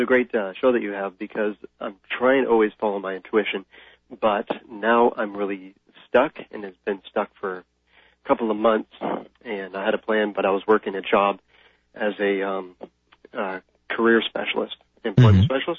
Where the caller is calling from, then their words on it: Toronto, Ontario, Canada; I'm calling from Toronto.